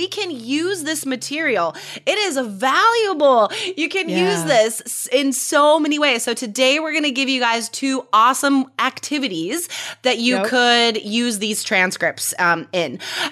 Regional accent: United States; Like even though I'm American, I've still never been to Boston.

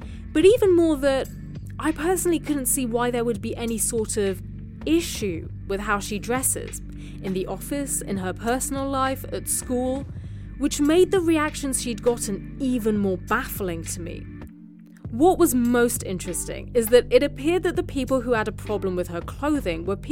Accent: London, United Kingdom; I grew up in London, which is a cosmopolitan metropolis

